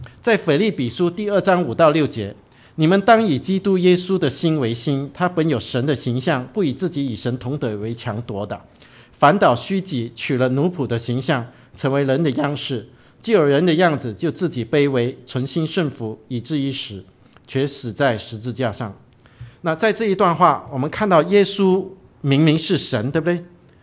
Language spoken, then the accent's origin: Chinese; Brunei; also born or lived in Newfoundland, Canada; now in Canada; 因为你知道我是文莱来的，文莱是小池塘啊哈，就是竞争者不多哈